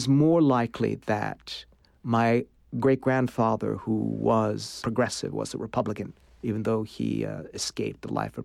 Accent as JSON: {"language": "English", "country": "United States", "tie": "born there", "said": "I've really never really considered myself an American, though I'm born here"}